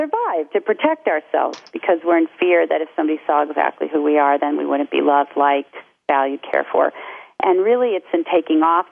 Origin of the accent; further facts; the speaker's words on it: Ohio, United States; particularly in the Midwest, where I grew up in Ohio